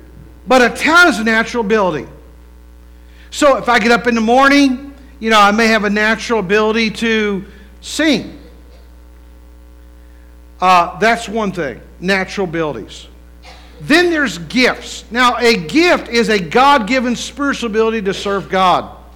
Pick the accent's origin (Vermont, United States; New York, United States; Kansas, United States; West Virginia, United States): West Virginia, United States; My nephew, we're from West Virginia, so I'm back in West Virginia.